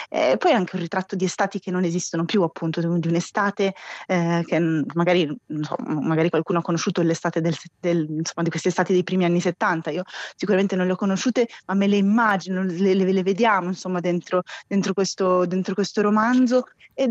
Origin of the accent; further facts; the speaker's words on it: Milan, Lombardy, Italy; now in Rome, Italy; come in effetti la considero anch'io da milanese che vivo a Roma